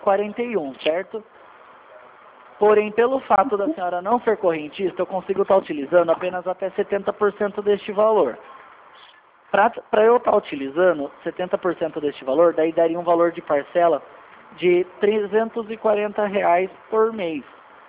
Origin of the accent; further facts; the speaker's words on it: São Paulo, Brazil; Não, eu sou de São Paulo.